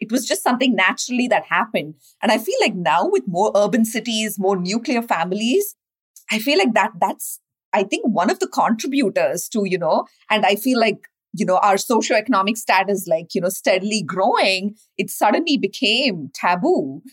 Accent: India; Now, you and I grew up in India

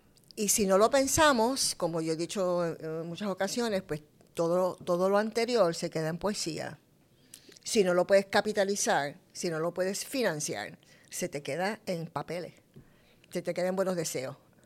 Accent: Coamo, Puerto Rico; born there; yo vengo de extracción obrera. Yo nací en Cuamo, nací con partera. Vengo de una familia enorme de orígenes agrícolas, artesanales, musicales y de movimientos obreros, particularmente los que migraron a Nueva York en la década de los 50 y los 60

